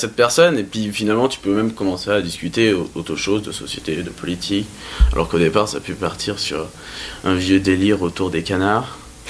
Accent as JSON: {"language": "French", "town": "Le Mans", "region": "Pays de la Loire", "country": "France", "said": "parce que je viens pas de Dijon, je viens du Mans à la base"}